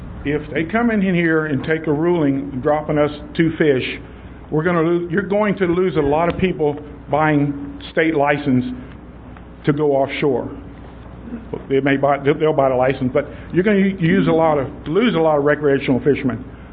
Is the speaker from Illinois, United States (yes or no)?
no; Corpus Christi, Texas, United States; I'm from South Texas, Corpus Christi area, and that is way south of here.